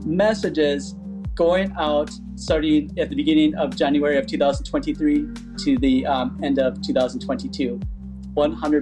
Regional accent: Fargo, North Dakota, United States; So I grew up in Fargo, North Dakota.

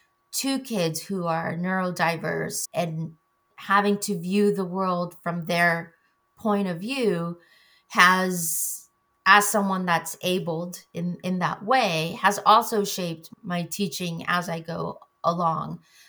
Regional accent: Mexico; my lived experience of being born and raised in Mexico

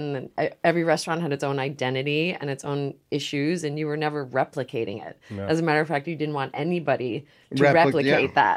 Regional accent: Jersey City, New Jersey, United States; born there; because I'm from New Jersey. And I am proud. I was born in Jersey City

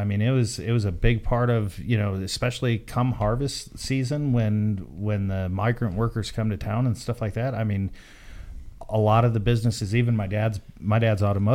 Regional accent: Michigan, United States; I was a transplant out of Michigan, and where I grew up in Michigan is all muck fields.

